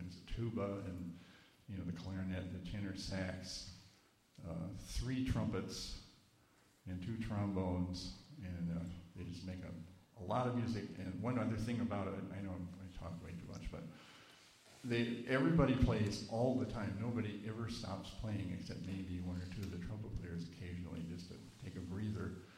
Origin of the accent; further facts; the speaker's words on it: Minnesota, United States; I'm a Scandinavian from Minnesota, so everything was the opposite of anything I'd ever seen before.